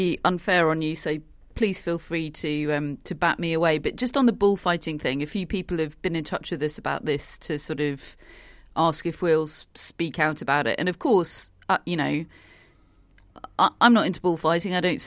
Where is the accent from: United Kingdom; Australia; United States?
United Kingdom; as a British person